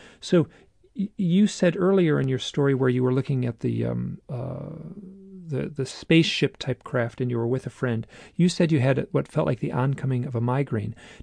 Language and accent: English; Michigan, United States; I'm from Michigan and I'm just, you know, inherently, you know, polite and private and stuff like that.